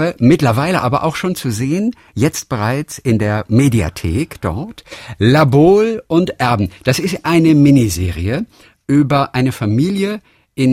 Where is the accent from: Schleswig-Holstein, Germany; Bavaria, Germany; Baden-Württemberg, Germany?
Schleswig-Holstein, Germany; Lübeck; born there; Aber Lübeck ist die Geburtsstadt.